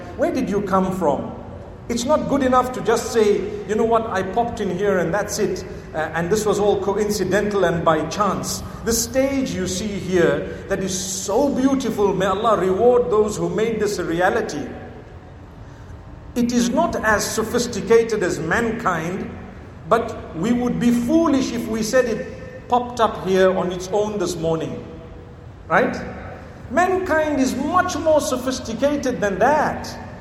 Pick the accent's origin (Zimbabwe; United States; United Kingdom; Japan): Zimbabwe; You know, when I tell people I come from Zimbabwe, They ask me, do you have lions and elephants in your backyard?